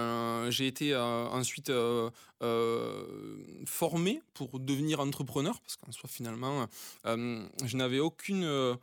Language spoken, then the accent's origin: French; Occitanie, France; J'ai grandi moi sur la Bastille Saint-Pierre. Après, j'ai évolué à lycée Antoine Bourdelle à Montauban